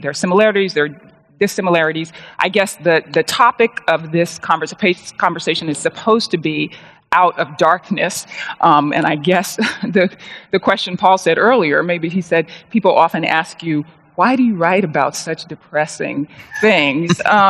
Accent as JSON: {"language": "English", "region": "the South", "country": "United States", "said": "I'm from the South, so when I'm in church, I expect there to be noise coming up from the congregation, not like silence, okay?"}